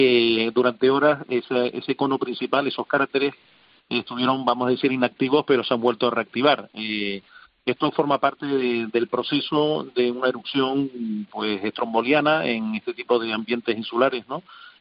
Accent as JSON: {"language": "Spanish", "region": "Canary Islands", "country": "Spain", "said": "yo sea de aquí, soy canario"}